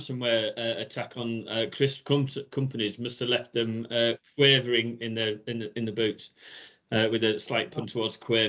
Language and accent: English; Yorkshire and the Humber, United Kingdom; now in Essex, United Kingdom; although I'm from Yorkshire, I'm based in Essex